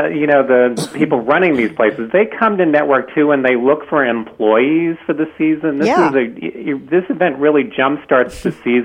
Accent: Farmingdale, New York, United States; I mean, when I grew up on Long Island in Farmingdale, right on the edge of sort of post World War II development, and the potato fields were right out the back door.

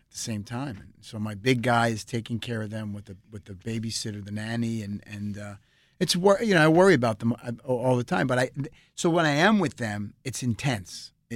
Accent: Manhattan, New York, United States; also born or lived in Bronx; now in Pacific Palisades, United States; I was born in the Bronx and then moved to Manhattan and then stayed in Manhattan my entire adult life. And probably will come back at some point. But now I live in the Pacific Palisades, which is on the ocean

